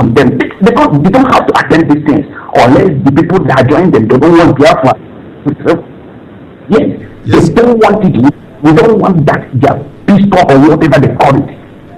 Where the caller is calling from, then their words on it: Dakar, Senegal; I'm calling from Dakar